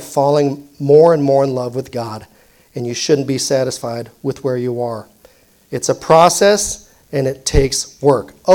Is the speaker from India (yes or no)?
no; Philippines; now in United States; By the way, my citizenship is American. I'm Filipino, but my citizenship is American. I identify as American citizen.